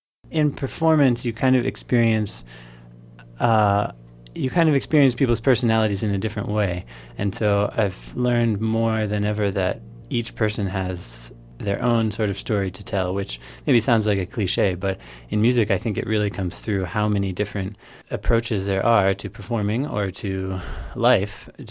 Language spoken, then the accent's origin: English; Butler, Pennsylvania, United States; now in Chicago, United States; I grew up in Pennsylvania, just a little bit north of Pittsburgh, a town called Butler. And now in Chicago, I live on the north side of the city in a neighborhood called Old Irving Park.